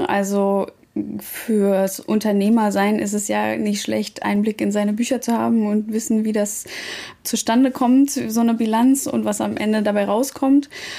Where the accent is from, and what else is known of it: Saxony-Anhalt, Germany; born or raised there; also born or lived in Stuttgart / Berlin